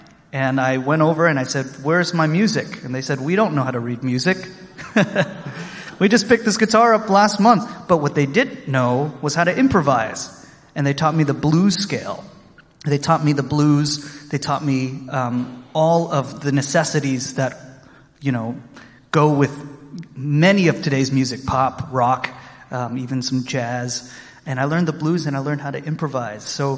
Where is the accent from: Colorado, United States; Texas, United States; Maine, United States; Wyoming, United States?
Texas, United States; Austin; I'm from Texas. I know I look like it, right? I'm from Austin, Texas.